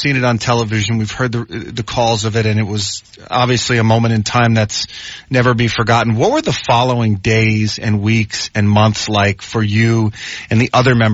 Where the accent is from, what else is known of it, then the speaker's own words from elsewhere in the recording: New York, United States; I grew up in New York around that time. I was born in 1979